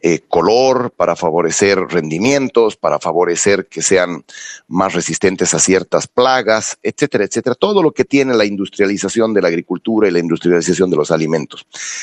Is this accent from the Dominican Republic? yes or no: no; Bolivia; Lo único que podemos hacer como bolivianos es continuar en esta lógica de posicionamiento